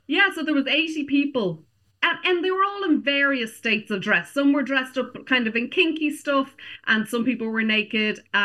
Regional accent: Ireland; now in Canada; I'm an Irish woman living in Canada. I just have to make sure people understand the accent.

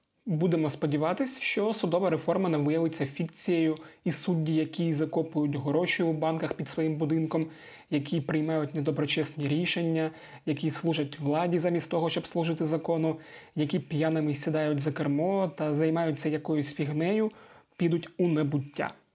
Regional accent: Zaporizhzhia, Zaporizhzhia Oblast, Ukraine; Завжди привожу приклад Запоріжжя, бо я з Запоріжжя, ось, бо там ще щось таке.

